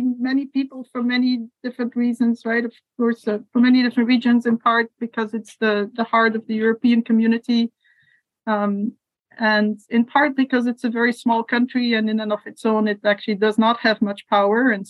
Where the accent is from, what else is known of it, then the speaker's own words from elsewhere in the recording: Brussels, Belgium; first language Flemish; English is a second language; But I was born and raised in Brussels. And then the next question people ask usually, so you speak French? The answer is no, I speak Flemish.